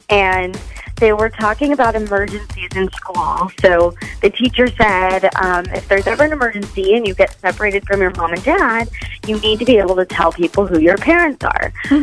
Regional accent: Madison, Wisconsin, United States; I'm from Madison.

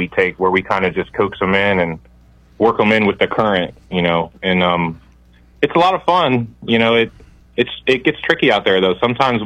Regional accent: Virginia, United States; So I'm from Northern Virginia, right in Fairfax County, just outside of the Washington, D.C. area.

